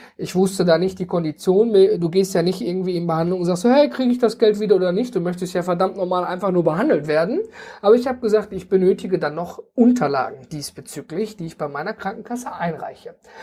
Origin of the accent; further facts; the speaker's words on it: North Rhine-Westphalia, Germany; ich komme zum Beispiel aus dem Ruhrgebiet und da sind wir ja ein großer Misch an Völkchen, die alle zusammenkommen.